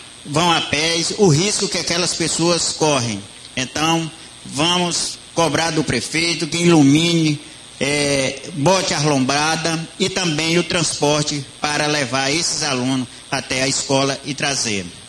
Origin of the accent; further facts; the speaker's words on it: Guadalupe, Piauí, Brazil; Nós respondemos: somos de Guadalupe.